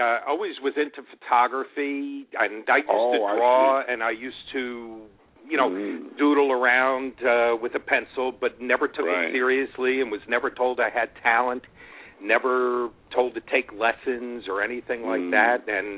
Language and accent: English; Trenton, New Jersey, United States; now in Long Island, United States; Born and raised in Trenton, New Jersey. Mm-hmm. Live in Long Island now with my wife Nancy.